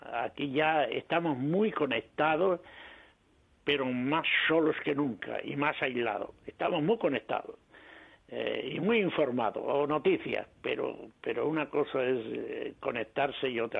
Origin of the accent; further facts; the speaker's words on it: Tornavacas, Extremadura, Spain; en nuestra Extremadura, en nuestra España, en nuestro mundo, incluso, y por supuesto en mi pueblo, Tornavaca